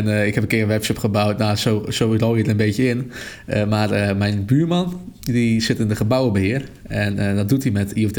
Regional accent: Burgum, Friesland, Netherlands; Ik kom uit Friesland, een klein dorpje genaamd Burgum. Ik ben op dit moment 21.

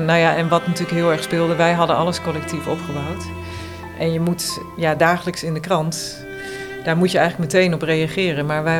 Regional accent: Netherlands; zegt ze dan tegen mij als Nederlander

